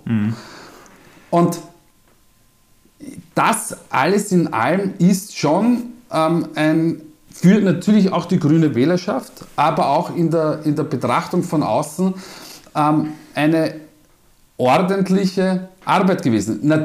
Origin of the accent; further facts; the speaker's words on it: Vienna, Austria; accent: Viennese; Entschuldigung, dass ich jetzt wieder kurz in meinen Wiener Dialekt verfalle